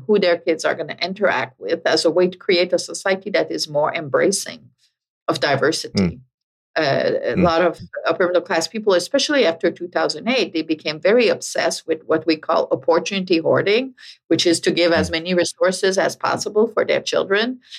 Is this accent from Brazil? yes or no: no; Canada; I'm French Canadian. I grew up in a society that is way more collectivist than American society.